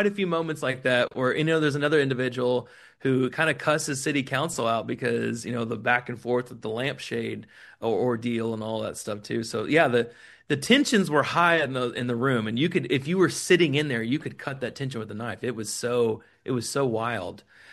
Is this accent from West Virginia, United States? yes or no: no; Chickasha, Oklahoma, United States; I'm from Chickasha. And my family's been established here for a long time.